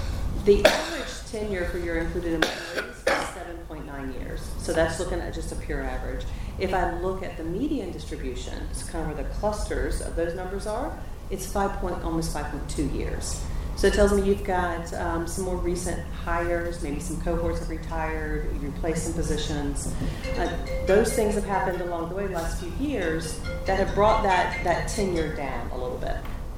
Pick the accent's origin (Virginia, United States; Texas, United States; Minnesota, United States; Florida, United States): Florida, United States; Tallahassee; I'm from Tallahassee, Florida.